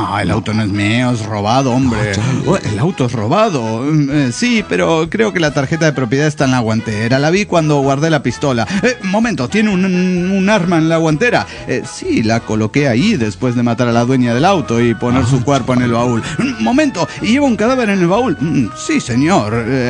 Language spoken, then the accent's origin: Spanish; Tierra del Fuego, Argentina; de Tierra del Fuego, Argentina.